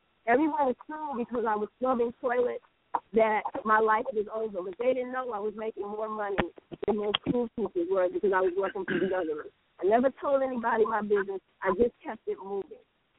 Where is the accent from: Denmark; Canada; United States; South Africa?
United States; Columbia, South Carolina; from Columbia, South Carolina.